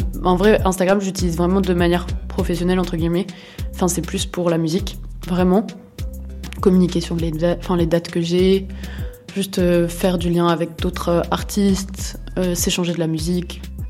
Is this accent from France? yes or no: yes; Réunion, France; j'ai grandi à La Réunion